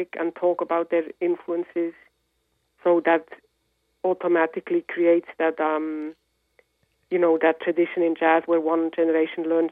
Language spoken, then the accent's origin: English; Bern, Switzerland; even in my hometown of Bern, you know, I heard … at an early age.